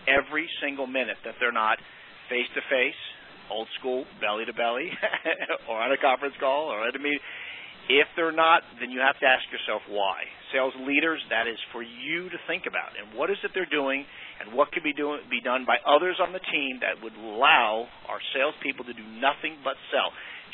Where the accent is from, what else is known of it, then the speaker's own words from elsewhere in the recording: Utah, United States; This is for a participant in Utah, my home state.